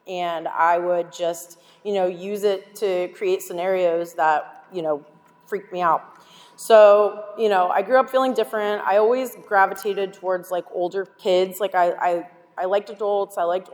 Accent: Tampa, Florida, United States; I grew up here in Tampa. My parents were married for 40 plus years.

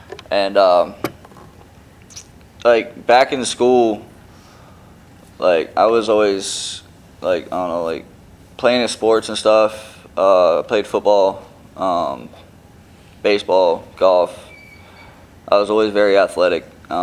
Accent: North Fort Myers, Florida, United States; now in Tampa, United States; Originally, I'm not from up here in Tampa. I'm actually from North Fort Myers, down there in Lee County in Florida.

